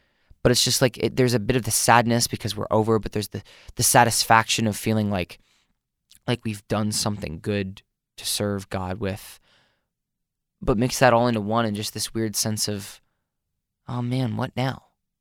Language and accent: English; Philippines; So growing up in the Philippines, she would buy the, they had like the radio subscription